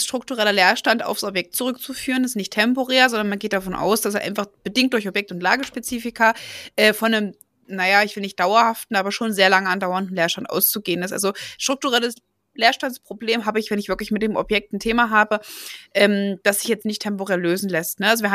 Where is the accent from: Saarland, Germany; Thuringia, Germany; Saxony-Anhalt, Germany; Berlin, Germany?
Thuringia, Germany; Gera; Jetzt komme ich aus Gera, wie ja nun, glaube ich, jeder hier weiß.